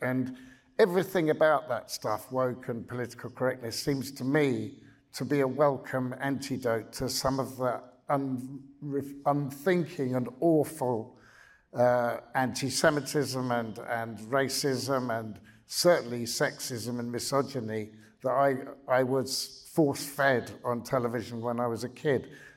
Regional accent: England, United Kingdom; when I was growing up in England in the 60s and 70s

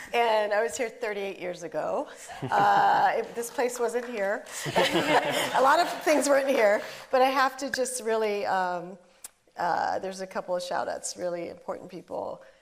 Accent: Hawaii, United States; now in Los Angeles, United States; I told him about this film and that I'm from Hawaii, he knew that. I live in LA now

